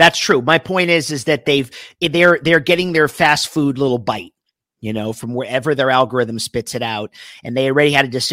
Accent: Miami, Florida, United States; I'm originally from Miami, and I went home for Thanksgiving

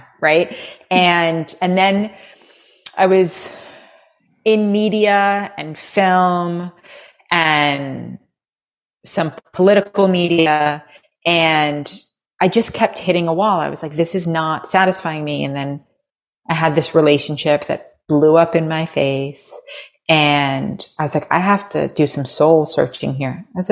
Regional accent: Manhattan, New York, United States; and I was raised in Manhattan

